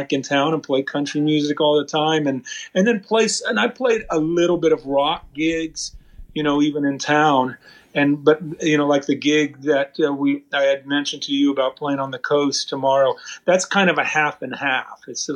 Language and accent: English; San Antonio, Texas, United States; But I grew up in South Texas, in San Antonio, and I started playing country music when I was a senior in high school.